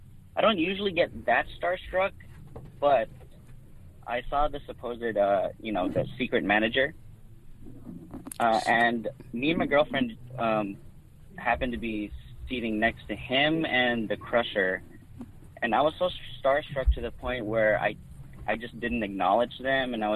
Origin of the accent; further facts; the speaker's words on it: Walnut, California, United States; I'm from Walnut, California.